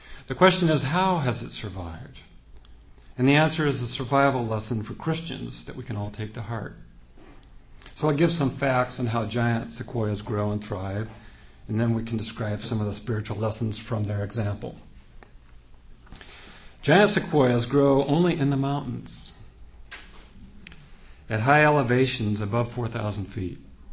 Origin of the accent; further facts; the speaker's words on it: California, United States; which are native to my home state of California.